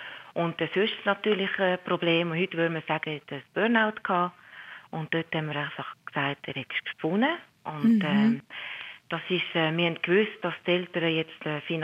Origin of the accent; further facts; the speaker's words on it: Jura, Switzerland; Und zwar, ich bin ursprünglich aus dem Jura